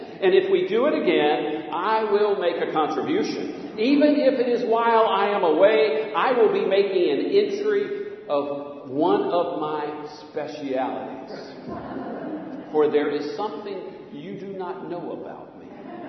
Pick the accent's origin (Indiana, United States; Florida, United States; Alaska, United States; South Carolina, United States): South Carolina, United States; Bluffton; now in Savannah, United States; I grew up swimming in the May River in Bluffton, South Carolina, and at the old aquatic pool here in Savannah off of Gwinnett